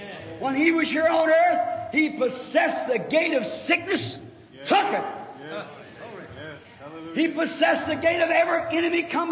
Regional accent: Ireland; remember my background, I'm an Irishman. My background was Catholic.

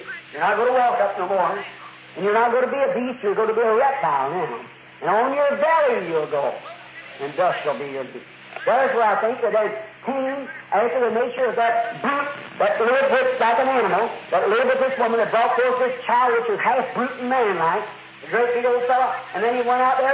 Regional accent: United States; I'm an American. You know I am.

